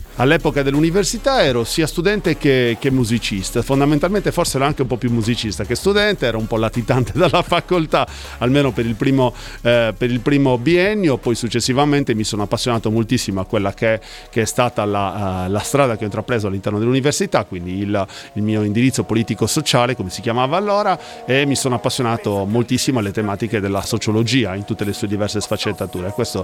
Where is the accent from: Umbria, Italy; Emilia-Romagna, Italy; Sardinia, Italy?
Sardinia, Italy; Mogoro; Da Mogoro.